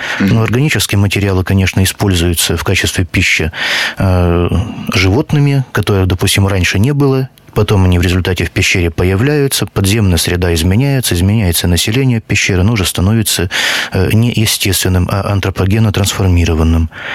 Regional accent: Orda, Perm Krai, Russia; Вот это мне тем более приятно, что Орда есть моя малая родина.

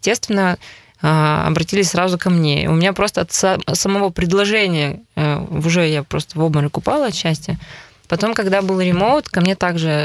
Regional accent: Belarus; also born or lived in Perm, Russia; я родилась в Перми, а выросла в Белоруссии, то есть я жила в военном городке, где было всего 4 дома

